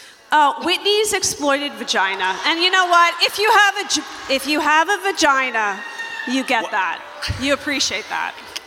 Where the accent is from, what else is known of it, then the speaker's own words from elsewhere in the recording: Ireland; Yeah, but I'm Irish.